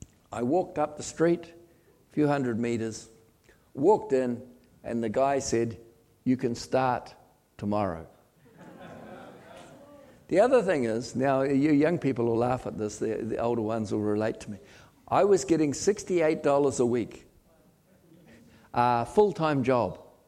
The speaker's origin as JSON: {"language": "English", "town": "New Plymouth", "region": "Taranaki", "country": "New Zealand", "tie": "born or raised there", "moved": "as an adult", "lives_now": "Wellington, New Zealand", "said": "And I moved down to Wellington from my hometown is New Plymouth, if any of you know New Zealand."}